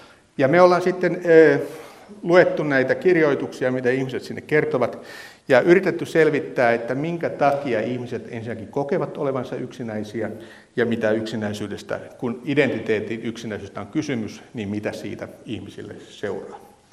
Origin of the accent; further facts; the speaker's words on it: Kalajoki, North Ostrobothnia, Finland; Juhani Kärjä ja minä ollaan Kalajoelta